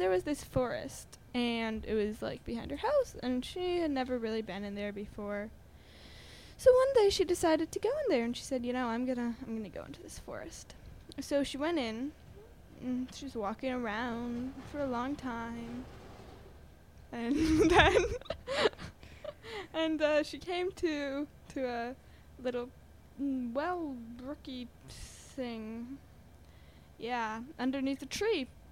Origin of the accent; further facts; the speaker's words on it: Hudson, New York, United States; I'm 13, and I'm from Hudson.